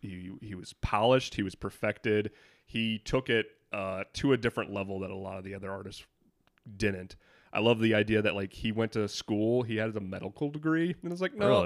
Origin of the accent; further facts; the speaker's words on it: St. Louis, Missouri, United States; We're all from St. Louis.